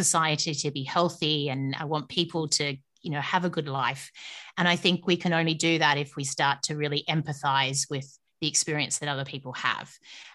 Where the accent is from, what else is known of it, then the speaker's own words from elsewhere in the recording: Australia; I don't live in Australia any moment, but I come from Australia.